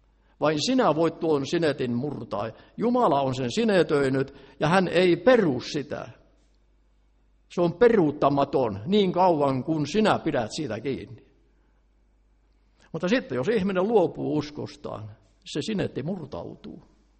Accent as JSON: {"language": "Finnish", "town": "Ähtäri", "region": "South Ostrobothnia", "country": "Finland", "tie": "born or raised there", "said": "Ennen vanhaan, kun uitettiin tukkia siellä Ähtärissäkin, missä mä olen syntynyt ja kasvanut"}